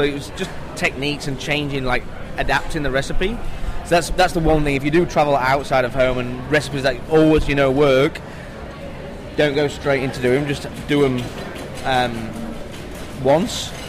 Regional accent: England, United Kingdom; even though I'm originally from England

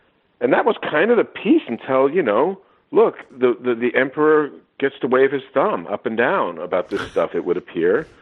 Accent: Canada; now in United States; as a Canadian, an expat Canadian living in America

